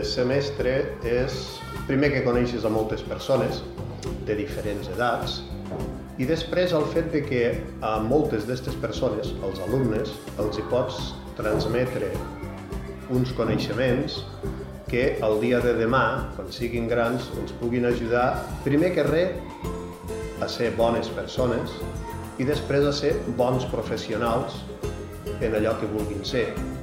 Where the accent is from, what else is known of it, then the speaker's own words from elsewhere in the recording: Flix, Catalonia, Spain; Vaig estar un parell de cursos a Flix, que és el meu poble. Després vaig estar 2 cursos a Ascó. Fa efecte que vaig estar al voltant de 13 anys novament a Flix